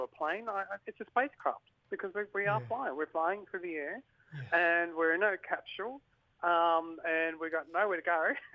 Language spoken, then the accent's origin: English; Western Australia, Australia; now in Melbourne, Australia; I'm from the Whadjuk Ballardong people of the Noongar Nation in Western Australia.